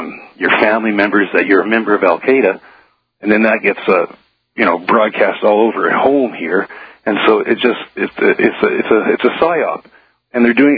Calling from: Saskatoon, Saskatchewan, Canada; Saskatoon, Saskatchewan.

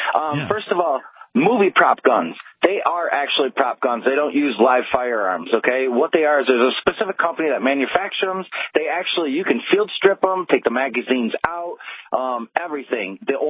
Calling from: Las Cruces, New Mexico, United States; Oh, Las Cruces, the most beautiful city in the world.

